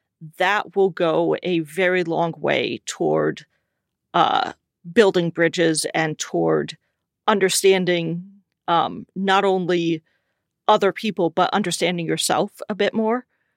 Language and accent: English; South Dakota, United States; now in Minnesota, United States; But as opposed to my home state of South Dakota, it feels like the work that I'm doing in Minnesota is going somewhere.